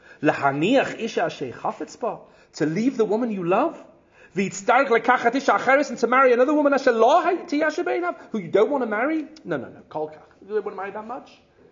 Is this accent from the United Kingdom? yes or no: yes; England, United Kingdom; sweater, sorry, I'm being English for a second